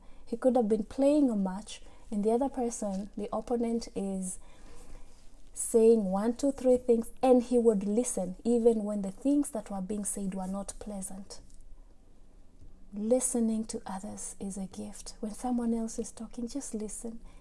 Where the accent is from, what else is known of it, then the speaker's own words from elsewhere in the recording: Kenya; But the last 1 week has been the most difficult for all of us as a Kenyan community.